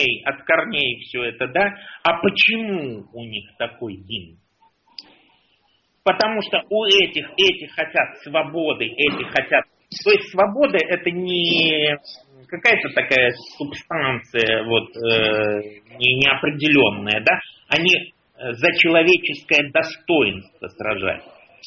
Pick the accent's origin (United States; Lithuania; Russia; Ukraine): United States; На лбу у меня не написано, что я американец.